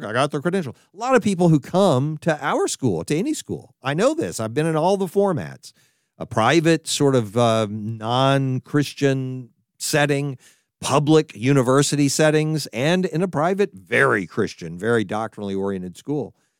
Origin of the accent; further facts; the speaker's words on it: Texas, United States; Now, I'm from Texas, so I can make fun of my own accent and just let it out every once in a while.